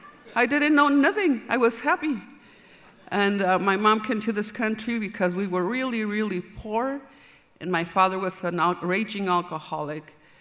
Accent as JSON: {"language": "English", "country": "Mexico", "tie": "born or raised there", "second_language": "English", "said": "So I come from a Hispanic family. I grew up in Mexico in a little town. It's in the middle of nowhere."}